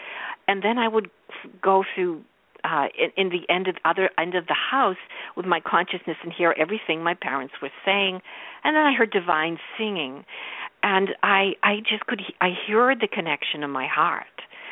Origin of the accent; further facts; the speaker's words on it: Boston, Massachusetts, United States; And this is common in my neighborhood. I grew up in Boston. So we lived in a three-story building.